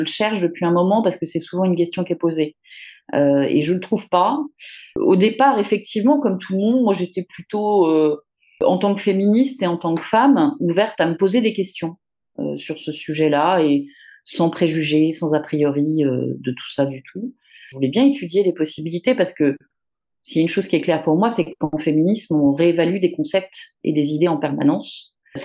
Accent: Paris, Île-de-France, France; j'ai 51 ans, je suis parisienne

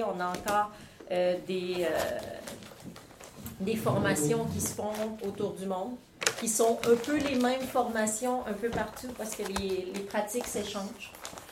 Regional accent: Quebec, Canada; moved away; Aujourd'hui, moi, je viens du Québec, donc j'ai une petite expérience là, qui commence à dater. Ça fait 2 ans que je suis ici maintenant.

